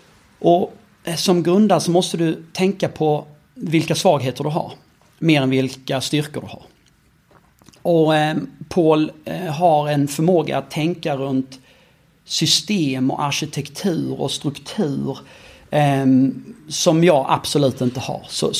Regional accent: Munke Ljungby, Skåne, Sweden; jag kommer från Munke Ljungby. Så jag tror inte du kan komma så mycket närmare golvet än Munke Ljungby.

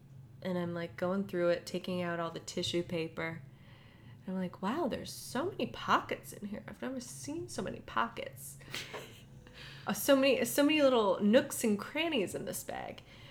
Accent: New Hampshire, United States; I grew up in New Hampshire where like there was no Juicy Couture walking around in stores.

